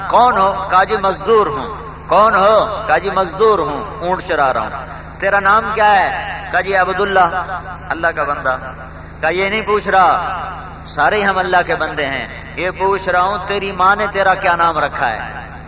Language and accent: Urdu; Multan, Punjab, Pakistan; تم جہاں رہتے ہو تمہیں اس سے پیار ہے, میرا ضلع ملتان ہے, مجھے اس سے پیار ہے